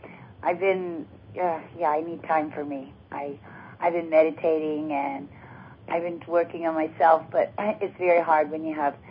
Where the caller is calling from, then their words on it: Hartford, Connecticut, United States; I'm calling from Connecticut.